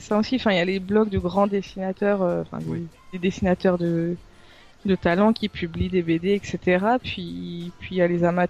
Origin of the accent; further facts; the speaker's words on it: Île-de-France, France; En Ile-de-France, moi, je suis de la banlieue parisienne.